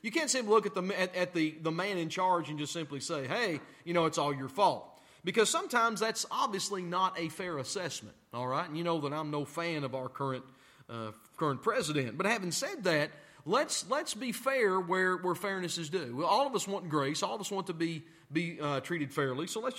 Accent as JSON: {"language": "English", "region": "the South", "country": "United States", "said": "You can tell I'm a Southerner."}